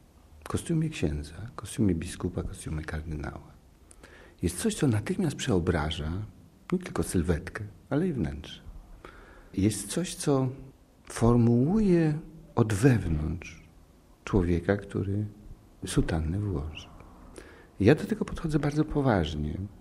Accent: Alwernia, Lesser Poland, Poland; urodziłem się w Alvernii, 200-300 metrów od mojego domu, klasztor ojców Bernardynów.

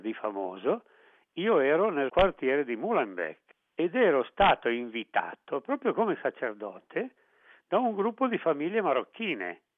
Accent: Milan, Lombardy, Italy; now in Brussels, Belgium; io ad esempio vengo da Milano, è un anno e mezzo che sono qui a Bruxelles

